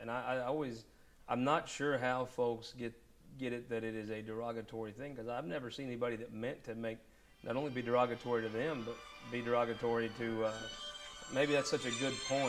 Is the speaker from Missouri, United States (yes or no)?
yes; Neelyville, Missouri, United States; I'm from Neelyville.